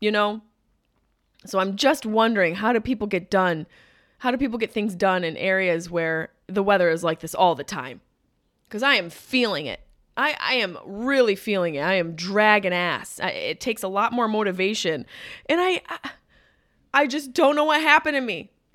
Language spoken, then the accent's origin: English; New York, United States; I'm a quote-unquote New Yorker. Upstate New York, which makes up the chunk of the state.